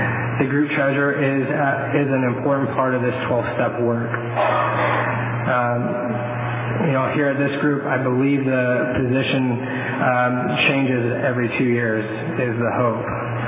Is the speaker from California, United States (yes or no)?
yes; Fresno, California, United States; I'm from Fresno.